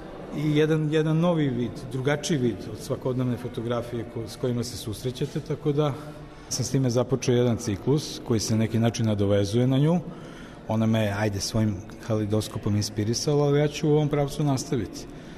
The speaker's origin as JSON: {"language": "Serbian", "country": "Serbia", "said": "i kod nas u Srbiji postoji mogućnost studija fotografije i na državnim školama i na privatnim školama"}